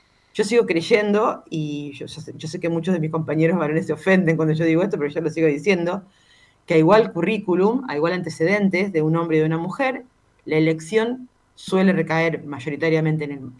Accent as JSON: {"language": "Spanish", "town": "Camilo Aldao", "region": "Córdoba", "country": "Argentina", "said": "vengo de Camilo Aldao, tiene 5.000 habitantes, está en el interior, en el sudeste cordobés."}